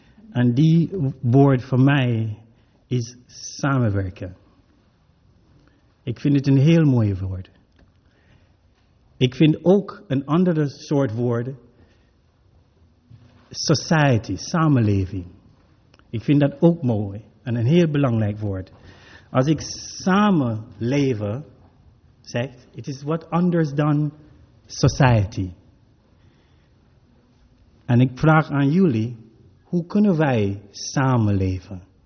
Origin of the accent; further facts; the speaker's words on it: Jamaica; first language English; Dutch is a second language; moved away as an adult; now in Netherlands; mezelf kwetsbaar stellen als een Jamaicaan die hier kwam 8 jaar geleden.